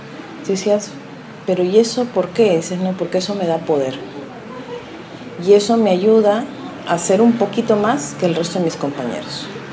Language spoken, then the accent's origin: Spanish; Peru; now in Venezuela; Yo le digo, no, soy peruana.